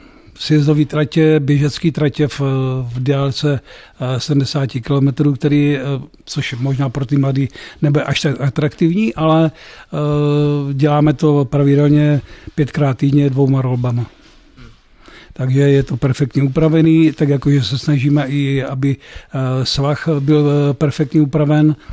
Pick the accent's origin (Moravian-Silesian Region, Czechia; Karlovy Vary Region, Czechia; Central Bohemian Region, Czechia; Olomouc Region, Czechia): Olomouc Region, Czechia; No, jsem od Šumperka z jedné vesnice.